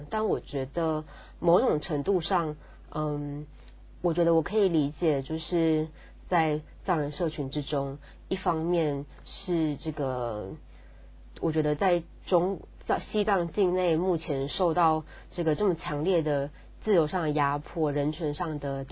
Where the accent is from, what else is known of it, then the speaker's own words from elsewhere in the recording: Taiwan; 我们就是在台湾出生，然后在台湾长大